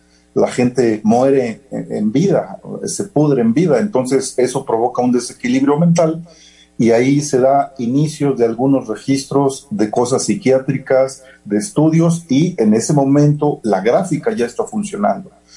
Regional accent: northern Mexico, Mexico; yo desde niño de origen soy del norte de la República.

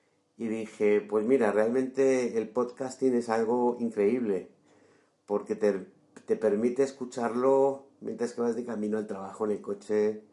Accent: Madrid, Community of Madrid, Spain; born there; nacido en Madrid

